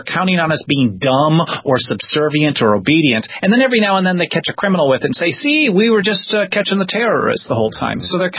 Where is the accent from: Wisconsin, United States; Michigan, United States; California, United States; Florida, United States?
Wisconsin, United States; Milwaukee; I was raised in Milwaukee, Wisconsin, where our choices for mayor when I was a kid, prior to my voting age, mm-hmm.